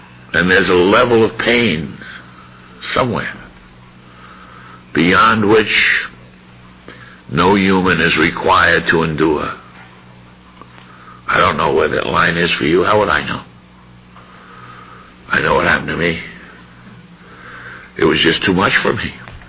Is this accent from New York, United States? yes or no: yes; Bronx, New York, United States; I grew up in the South Bronx in the Depression, and I didn't have time for niceties.